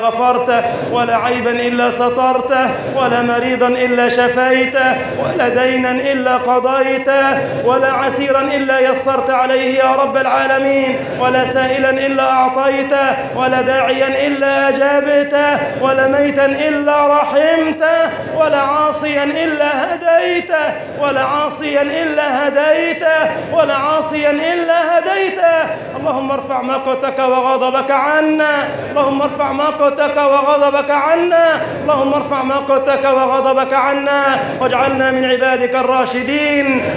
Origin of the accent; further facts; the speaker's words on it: Egypt; اللهم اجعل بلدنا مصر سخاء رخاء